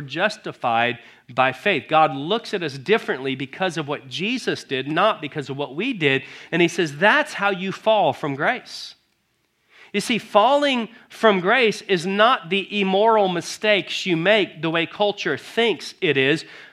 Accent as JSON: {"language": "English", "country": "United States", "said": "I'm an American. You know, I live in America, like many of you live in America and are Americans."}